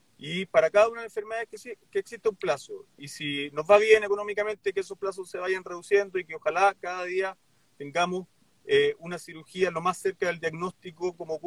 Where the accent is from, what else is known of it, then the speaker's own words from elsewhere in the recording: Chile; como chileno